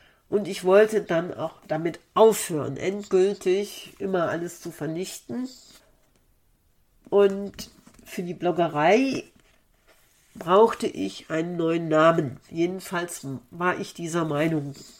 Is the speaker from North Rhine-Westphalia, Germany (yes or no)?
yes; North Rhine-Westphalia, Germany; born there; now in Kerpen, Germany; 24.12.1965 in Issum, Ortsteil Sevelen, am linken Niederrhein geboren. Ich lebe auch wieder am linken Niederrhein, allerdings seit 2014 nicht mehr in meinem Geburtsort, sondern in der Gemeinde Kerpen.